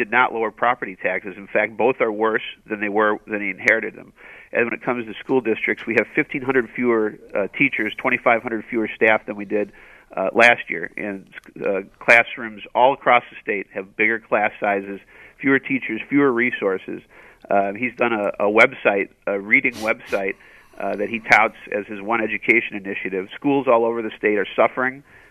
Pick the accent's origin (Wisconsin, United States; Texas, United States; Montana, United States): Wisconsin, United States; and I'm from Milwaukee County, where he ran Milwaukee County into the dirt